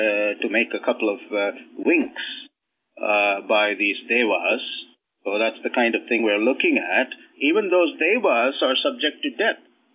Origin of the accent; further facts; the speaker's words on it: Las Vegas, Nevada, United States; I'm from Las Vegas here, so there's poker and there's the expression in poker